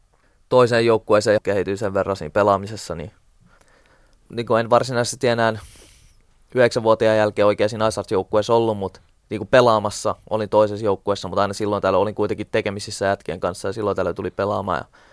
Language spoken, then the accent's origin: Finnish; Helsinki, Uusimaa, Finland; Ja kun mä muutin kuitenkin Siltamäestä, mitä 9-vuotiaan pois, mä muutin tuonne Itä-Helsingin puolelle